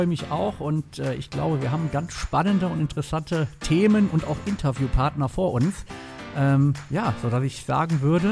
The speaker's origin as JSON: {"language": "German", "region": "Rhineland-Palatinate", "country": "Germany", "tie": "born there", "said": "Meine Familie kommt aus der Pfalz, das heißt, ich bin gebürtiger Pfälzer, lebe aber schon eigentlich mein ganzes Leben im Rheinland. Und die Leute, die mich kennen, sagen auch, dass ich vom Typ her ein Rheinländer bin, eine rheinländische Frohnatur. Ich sage immer mit pfälzischer Bodenständigkeit."}